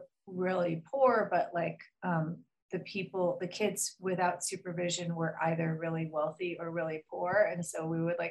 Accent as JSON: {"language": "English", "town": "Los Angeles", "region": "California", "country": "United States", "tie": "born or raised there", "said": "I grew up in Los Angeles around the same time Marina did."}